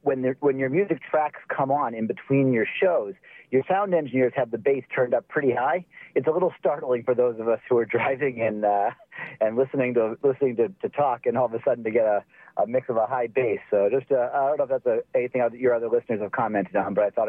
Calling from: Palo Alto, California, United States; I'm calling from Palo Alto.

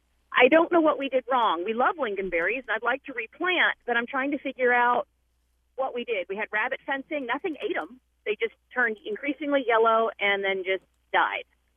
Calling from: Boone, North Carolina, United States; also born or lived in Tennessee; Okay, we moved from Tennessee a year ago, and we brought lingonberries with us, which we'd had to coddle in the South.

